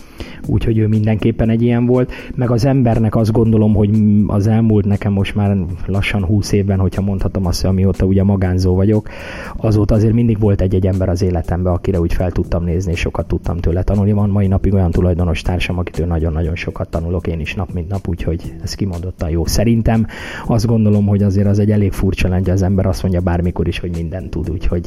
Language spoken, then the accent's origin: Hungarian; Hungary; born there; ha én esetleg nem Magyarországra születtem volna, hanem mondjuk Amerikába, akkor lehet egy kicsit könnyebb dolgunk lett volna